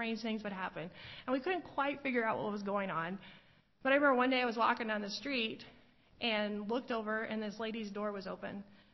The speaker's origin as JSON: {"language": "English", "country": "United States", "said": "that in itself didn't really scare me as an American."}